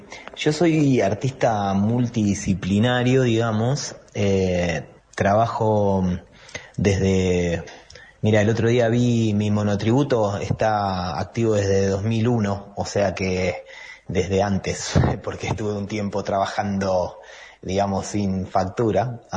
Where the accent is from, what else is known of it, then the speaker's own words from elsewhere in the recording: Rosario, Santa Fe, Argentina; moved away as an adult; also born or lived in Barcelona; now in Aluminé, Argentina; Vivo hace 6 años y medio. Yo soy oriundo de Rosario, Por los 2000 y pico me fui para Europa y viví ahí unos 18 años, así que, y después de eso me vine a vivir acá a Alumine, o sea, directo de vivir en Barcelona 18 años a vivir ahora en Alumine